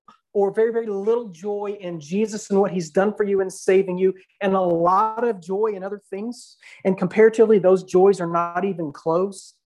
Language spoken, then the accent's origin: English; Odessa, Texas, United States; also born or lived in Midland; now in Hobbs, United States; I was born and raised in Odessa, lived in Midland, and now I live in Hobbs. It's the only place I've ever lived.